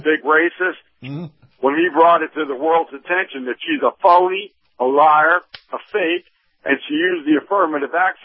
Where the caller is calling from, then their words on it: Clearwater, Florida, United States; in Clearwater.